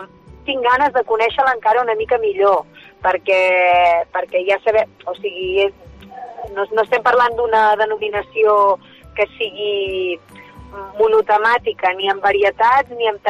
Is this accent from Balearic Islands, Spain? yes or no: no; Berga, Catalonia, Spain; els dos negocis de restauració que tinc engegats a la meva ciutat natal, a Berga